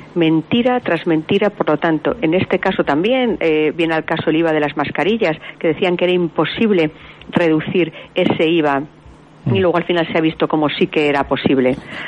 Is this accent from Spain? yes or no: yes; Spain; que dan vergüenza como española